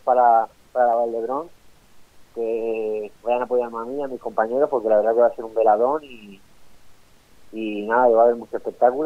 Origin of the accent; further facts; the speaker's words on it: Viladecans, Catalonia, Spain; also born or lived in Sant Boi de Llobregat; Sí, pero yo soy nacido, pero yo soy de Viladecans.